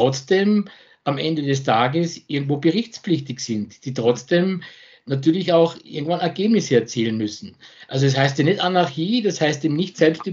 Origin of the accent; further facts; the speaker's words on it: England, United Kingdom; German is a second language; Als Engländerin, wir verwenden da oft gern das Wort Stretch